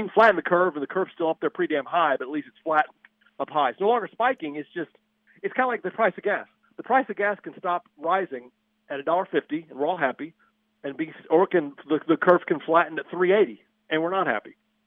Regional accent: Mississippi, United States; also born or lived in Georgia; and I'm from Mississippi and Georgia, and I've lost a lot of my accents.

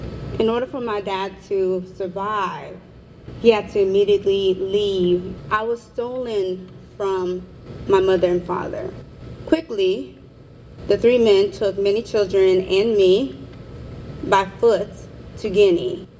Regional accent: United States; However, I'm an American citizen. I grew up in America. I know its cultures and traditions.

